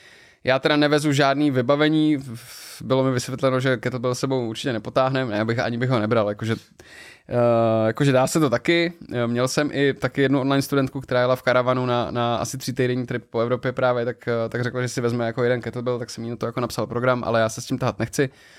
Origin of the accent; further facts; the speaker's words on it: Liberec Region, Czechia; já jsem z Podještědí.